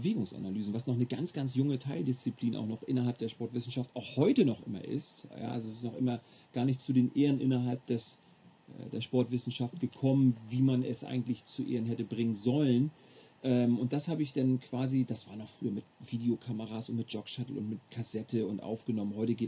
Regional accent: Schleswig-Holstein, Germany; born there

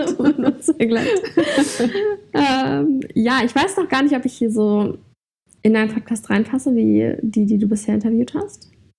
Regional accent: Hamburg, Germany; now in Berlin, Germany; Bin aus Hamburg ursprünglich, wohne jetzt seit 2 Jahren in Berlin. Bin 22 Jahre alt.

